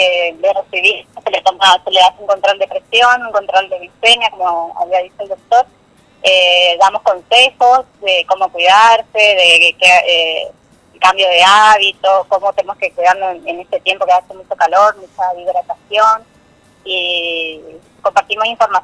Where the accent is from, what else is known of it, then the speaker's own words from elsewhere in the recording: Posadas, Misiones, Argentina; now in Santo Tomé, Argentina; Soy de Misiones, de Posada. De allá nos trasladaron para este lado.